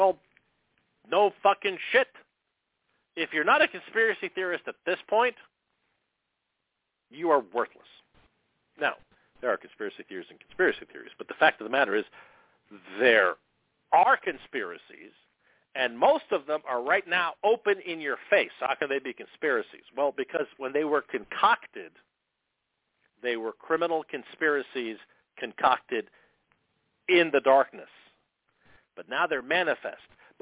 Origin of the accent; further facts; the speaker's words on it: United States; Now, look, I'm an American. I'm a patriot. I love my country.